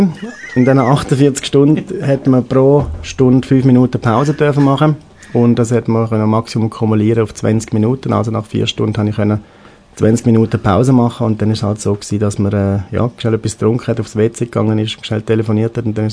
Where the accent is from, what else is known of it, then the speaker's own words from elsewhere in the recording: Switzerland; Grillieren auch bei uns in der Schweiz ist natürlich etwas, wo meistens draußen stattfindet